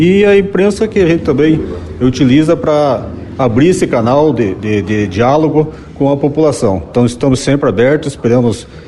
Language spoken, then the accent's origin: Portuguese; Ponta Grossa, Paraná, Brazil; eu sou natural da cidade de Ponta Grossa, fiz a minha maior parte da minha carreira naquela região, no primeiro BPM.